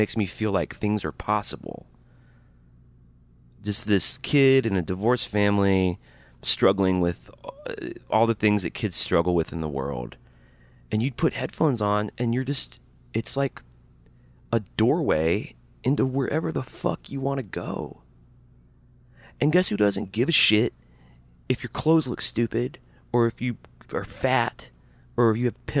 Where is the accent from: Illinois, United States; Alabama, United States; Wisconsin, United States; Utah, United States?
Alabama, United States; Birmingham; also born or lived in Montgomery; I was born in Montgomery, Alabama, and I was raised in Birmingham. And just basically raised in a racist environment. A dumb racist environment, sexist also.